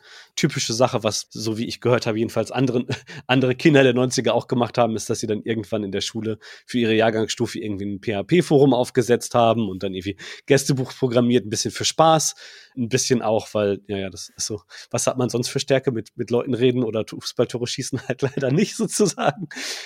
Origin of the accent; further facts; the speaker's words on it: Bottrop, North Rhine-Westphalia, Germany; born there; Ja, ich bin gebürtig in Bottrop und bin dann, weil Bochum halt nah dran ist, habe ich mir nah dran erstmal was gesucht, nach Bochum gependelt, aber irgendwann dann nach Bochum rübergezogen.